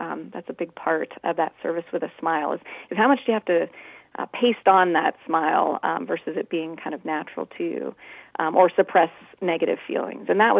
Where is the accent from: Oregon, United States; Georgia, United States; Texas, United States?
Oregon, United States; Gresham; I grew up in Oregon in the Gresham area and started out working in a retail store and a restaurant, and then ended up working in a Starbucks in Portland area.